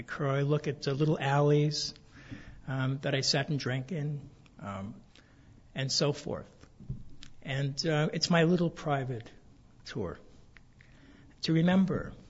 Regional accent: New York City, New York, United States; I'm originally from New York City

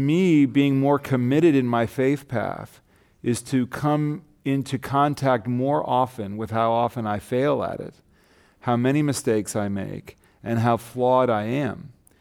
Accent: Los Angeles, California, United States; I grew up in Los Angeles with a sense of cultural and ethnic identity as a Jew, growing up like a lot of non-Orthodox Jews do in America

